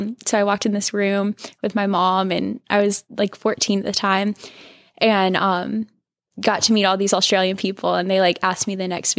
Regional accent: North Carolina, United States; moved away as an adult; also born or lived in California; I was obviously born and raised in North Carolina, and when I was about 18, just shortly after I turned 18, I had gone through this stuff and started praying

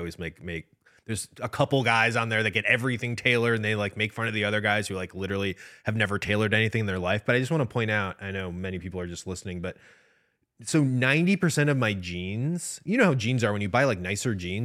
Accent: Midwest, United States; So again, I shouldn't keep saying, oh, I'm from the Midwest.

